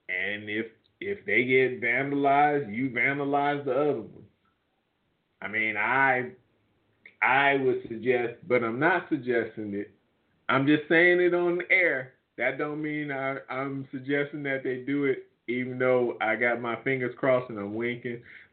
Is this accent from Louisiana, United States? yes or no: yes; New Orleans, Louisiana, United States; now in San Francisco Bay Area, United States; I mean, because I am from New Orleans, and so I follow these things